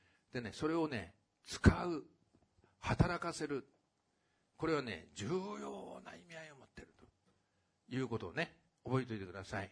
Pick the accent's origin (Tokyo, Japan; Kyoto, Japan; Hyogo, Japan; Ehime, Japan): Tokyo, Japan; まあ東京に来てるって言ったって私東京出身なんですけど